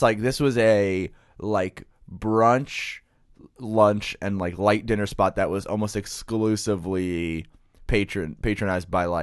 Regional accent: New York, United States; being Italian was – that's the weird thing is like growing up on Long Island, like I didn't – my town had none of the stereotypes. We didn't play lacrosse.

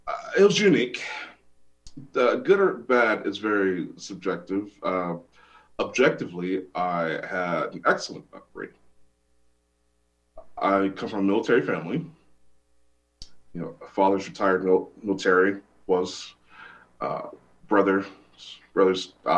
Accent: Austin, Texas, United States; I grew up in Austin, Texas.

